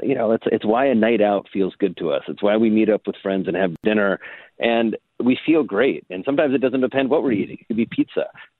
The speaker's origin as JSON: {"language": "English", "region": "Indiana", "country": "United States", "tie": "born or raised there", "said": "I grew up in Indiana. I'm a farm boy."}